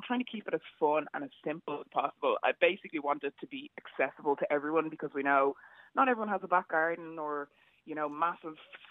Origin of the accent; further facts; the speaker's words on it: Bray, Leinster, Ireland; And I then returned back to Ireland 6 years ago and started teaching here in Ireland. So now I teach in my hometown in Bray at a secondary school